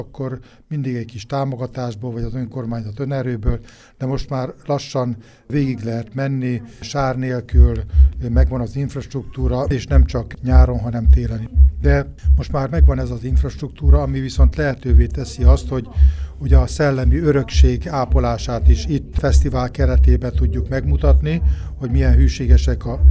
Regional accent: Borsod-Abaúj-Zemplén, Hungary; ami nekem a gyerekkoromra emlékeztet, hiszen hegyközben itt nevelkedtem én is, és ezek úgy kivesztek.

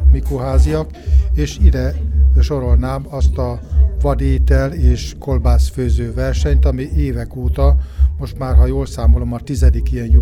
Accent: Borsod-Abaúj-Zemplén, Hungary; ami nekem a gyerekkoromra emlékeztet, hiszen hegyközben itt nevelkedtem én is, és ezek úgy kivesztek.

